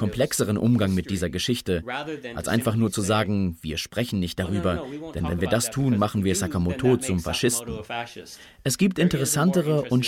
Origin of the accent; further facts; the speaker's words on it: Springfield, Missouri, United States; also born or lived in Minnesota; Ich wurde in Minnesota geboren und dann zogen wir nach Springfield in Missouri. Meine Familie lebt dort immer noch und ich betrachte es als meine Heimat. Wir kamen also ursprünglich aus dem Norden, Yankees würde man sagen, und zogen dann in den Süden.